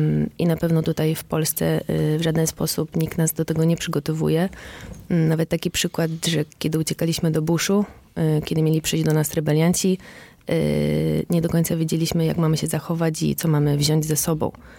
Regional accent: Krynica-Zdrój, Lesser Poland, Poland; U nas w Krynicy, jestem z Krynicy Zdrój

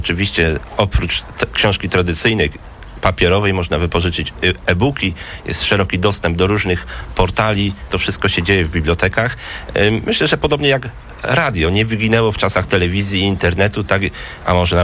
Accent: Oborniki, Greater Poland Voivodeship, Poland; Tak, tak, z dziada pradziada, moi tutaj przodkowie, dwie wioski stąd w Cieszynie mieszkali.

